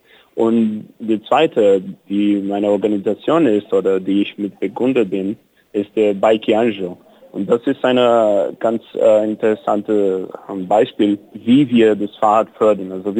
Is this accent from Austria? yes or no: no; São Paulo, Brazil; Ich komme aus São Paulo und ich hatte eine Erfahrung